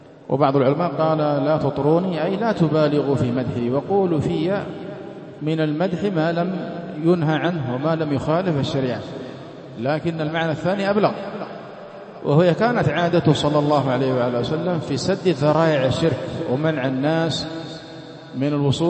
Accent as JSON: {"language": "Arabic", "region": "Aden", "country": "Yemen", "said": "اللي هي موجودة عندنا في عدن، طوائف الشاذلية موجودة عندنا في عدن"}